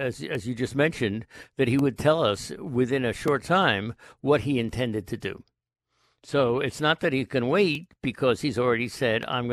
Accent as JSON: {"language": "English", "region": "Massachusetts", "country": "United States"}